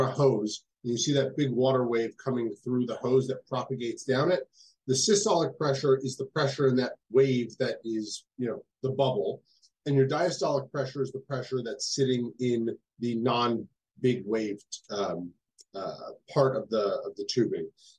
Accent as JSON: {"language": "English", "region": "New Jersey", "country": "United States", "tie": "born or raised there", "lives_now": "Boston, United States", "said": "So I'm from New Jersey over in, the States. I grew up there. I did my undergraduate at the University of Pittsburgh, a medical school at Rutgers, and then came up to Boston to do my ICU fellowships and cardiac fellowships."}